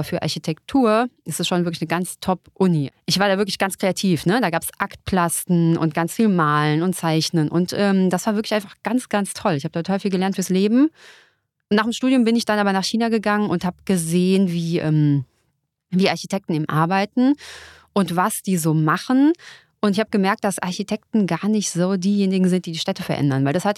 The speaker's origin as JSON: {"language": "German", "town": "Frankfurt", "region": "Hesse", "country": "Germany", "said": "Außerdem komme ich auch aus Frankfurt, ne?"}